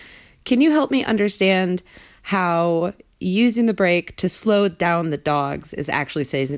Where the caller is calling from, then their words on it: Madison, Wisconsin, United States; from Madison, Wisconsin